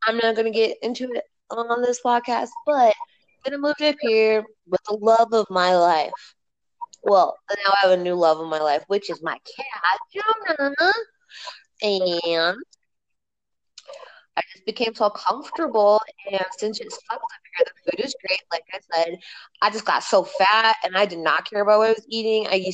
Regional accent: Colorado Springs, Colorado, United States; So we're both from Colorado Springs, and we miss it a lot.

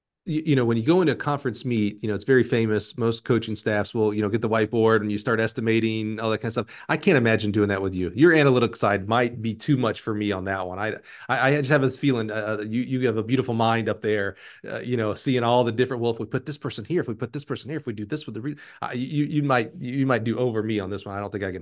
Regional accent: Alabama, United States; I always tell people I'm from Alabama, so my vocabulary is a little limited here, right?

